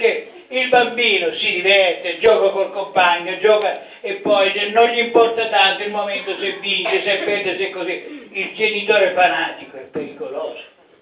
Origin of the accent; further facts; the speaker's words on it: Sicily, Italy; born there; io non sono nato giornalista, sono nato in Sicilia, mio padre è morto quando avevo 5 anni